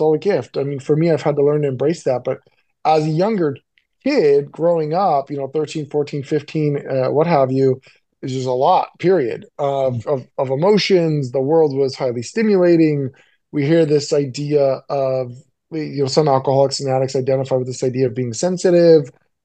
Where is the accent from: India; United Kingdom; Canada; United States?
United States; Monterey, California; I grew up in Monterey, California. It's like central northern California, south of San Francisco. Nice area. A lot of people, tourist area, a bit foggy